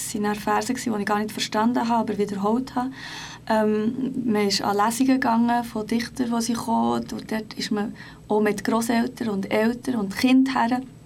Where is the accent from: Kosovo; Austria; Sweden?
Kosovo; Prizren, Prizren District; first language Turkish; German is a second language; meine Familie ist ja aus Prizren, aber es war eine türkische Minderheit in Prizren. Also haben wir türkisch geredet, meine Muttersprache ist auch türkisch.